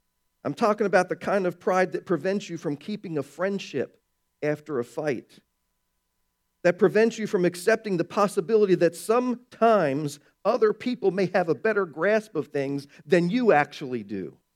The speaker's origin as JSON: {"language": "English", "town": "Baltimore", "region": "Maryland", "country": "United States", "tie": "born or raised there", "said": "I grew up in Baltimore. We laugh at that stuff."}